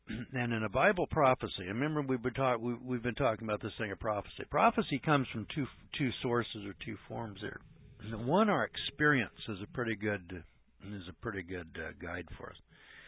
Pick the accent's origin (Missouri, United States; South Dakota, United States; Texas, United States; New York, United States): Missouri, United States; I'm skeptical. I'm from Missouri.